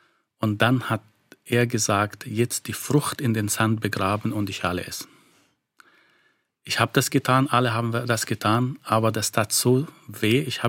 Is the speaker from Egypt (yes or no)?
yes; Egypt; Ich habe Rassismus sogar als Kind erlebt, auch als Ägypter